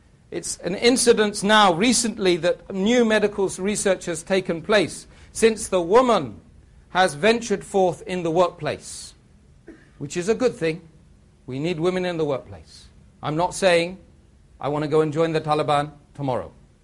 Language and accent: English; United Kingdom; And this is the culture we've let invade us as British people.